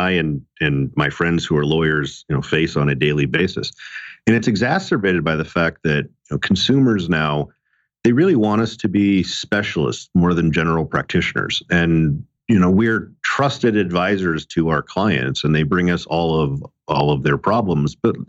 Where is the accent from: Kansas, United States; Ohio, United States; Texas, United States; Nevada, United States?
Nevada, United States; Las Vegas; with about 15 lawyers based in my hometown of Las Vegas.